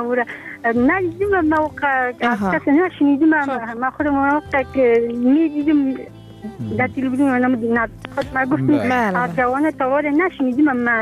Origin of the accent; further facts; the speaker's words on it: Afghanistan; چون همگی ما افغان هستیم